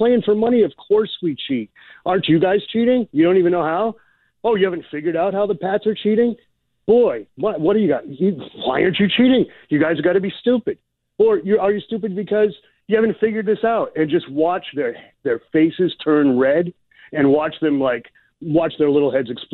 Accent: Boston, Massachusetts, United States; well, I'm from Boston. I got to say that I know they're doing it.

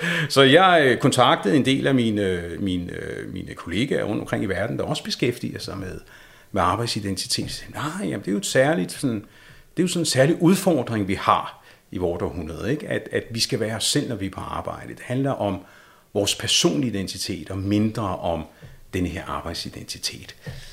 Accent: Copenhagen, Capital Region of Denmark, Denmark; mig som dansker, københavner, født i Sydhavnen osv.

